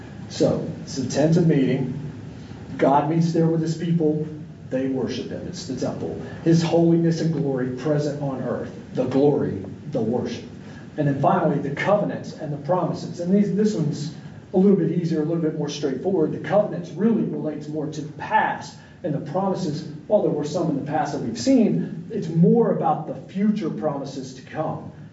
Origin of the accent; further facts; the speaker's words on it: Martinsville, Virginia, United States; if I say I'm from Martinsville, Virginia, that's where I came from. That's where I was descended from. But it's not what I'm limited by. I don't live there anymore.